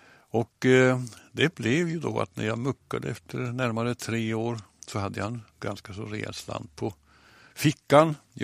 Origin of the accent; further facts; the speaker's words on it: Sweden; accent: standard Swedish (rikssvenska); det gör jag inte, utan jag pratar nog rikssvenska ganska så tydligt